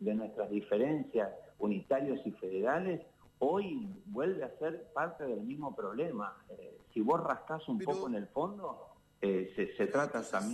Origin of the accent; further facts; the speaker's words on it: Santa Fe, Argentina; yo soy santafesino